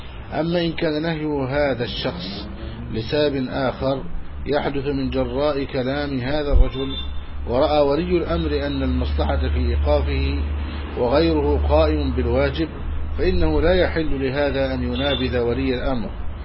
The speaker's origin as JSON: {"language": "Arabic", "country": "Egypt"}